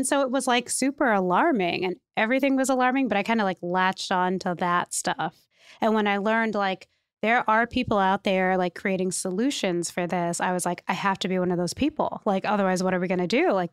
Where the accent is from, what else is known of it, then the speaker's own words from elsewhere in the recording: California, United States; You know, I was from California.